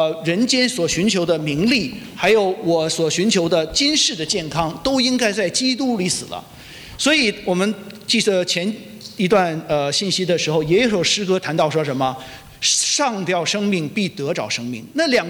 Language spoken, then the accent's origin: Chinese; China; 我们中国人说叫万般皆下品，唯有什么？